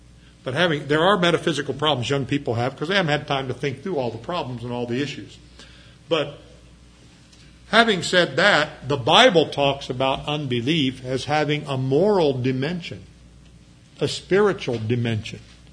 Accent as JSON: {"language": "English", "country": "United States", "said": "Now, that offends me as an American, but it doesn't surprise me as a Christian."}